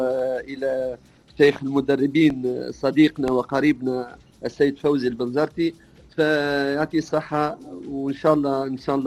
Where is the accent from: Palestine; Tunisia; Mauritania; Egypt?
Tunisia; ما كانش عندي عروض كبيرة لا من بلدي تونس ولا من ربما من خارج بلدان الخليج، رغم اني كانت عندي تجارب في الامارات كمدير فني، كنت في 2008 اظن في نادي اهلي دبي